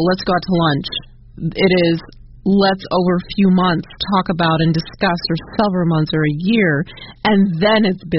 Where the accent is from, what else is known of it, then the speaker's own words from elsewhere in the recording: United States; now in China; To be honest, as an American, you know, I'm in China, and I actually really like and respect the way Chinese people do things.